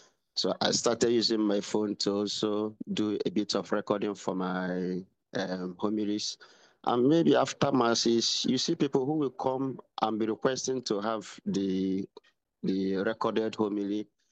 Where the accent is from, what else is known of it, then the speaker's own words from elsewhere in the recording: Eastern Nigeria, Nigeria; Oh, I'm from Eastern Nigeria, the Igbo tribe. Eastern Nigeria.